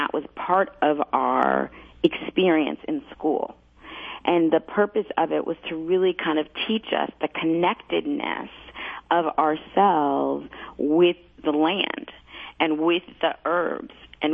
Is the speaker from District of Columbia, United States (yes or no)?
yes; Washington, District of Columbia, United States; and I'm from Washington, D.C., and I felt it was too far away for me to help manage some of the issues that were going on in my family